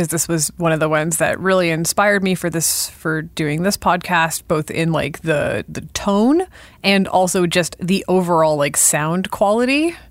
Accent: Sudbury, Ontario, Canada; I grew up north. I grew up in Sudbury. I grew up around a mine.

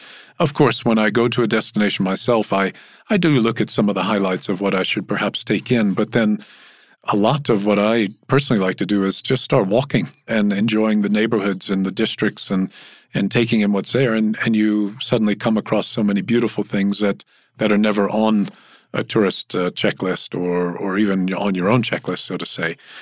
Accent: Louisiana, United States; You know, I come from Louisiana, and every time I go home for a visit, as much as I enjoy New Orleans

